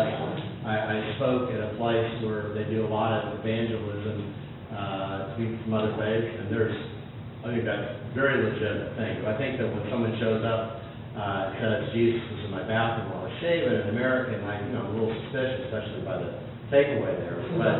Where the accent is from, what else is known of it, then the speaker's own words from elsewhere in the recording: Arizona, United States; I've dealt with Mormons a lot over the years, growing up in Arizona, etc.